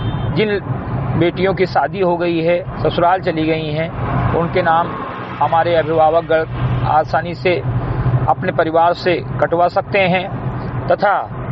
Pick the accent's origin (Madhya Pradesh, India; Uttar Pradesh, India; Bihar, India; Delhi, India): Uttar Pradesh, India; ग्राम सभा से ब्रिगटी विकासखंड मीनपुरवत जनपद बहराइच का मूल निवासी हूं